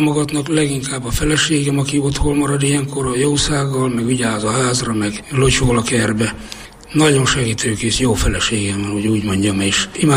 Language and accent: Hungarian; Nyíradony, Hajdú-Bihar, Hungary; born or raised there